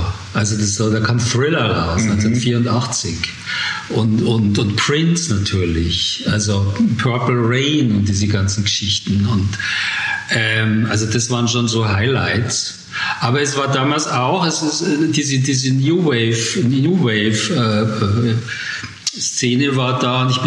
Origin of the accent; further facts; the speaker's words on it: Munich, Bavaria, Germany; Ich bin aus München, ich lebe in München, arbeite hier.